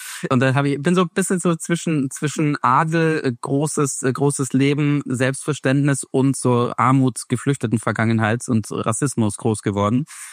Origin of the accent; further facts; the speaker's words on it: Vienna, Austria; now in Germany; Und eigentlich müsste ich jetzt den ganzen Podcast nur noch so reden, damit ihr auch wirklich merkt, dass ich eigentlich Wiener bin. Aber dementsprechend bin ich weder in West noch in Ostdeutschland groß geworden.